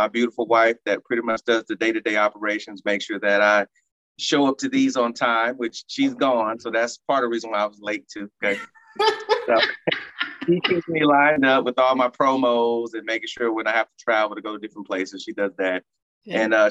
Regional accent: Stuttgart, Baden-Württemberg, Germany; also born or lived in Alabama, United States; I was actually born in Stuttgart, Germany.

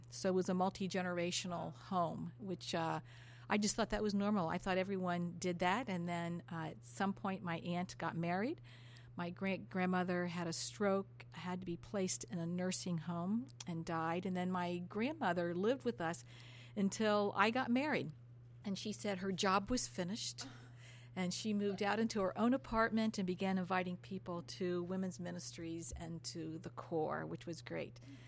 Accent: Ohio, United States; But I was born in Ohio, spent my childhood in Ohio, just about all of it.

